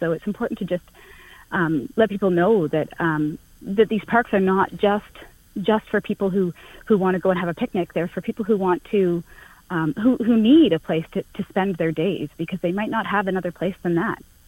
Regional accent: Ottawa, Ontario, Canada; I'm from Ottawa

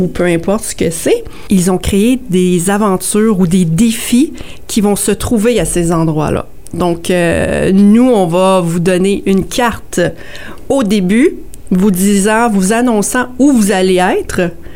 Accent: Ontario, Canada; je suis franco-ontarienne et je ne le sais pas moi-même.

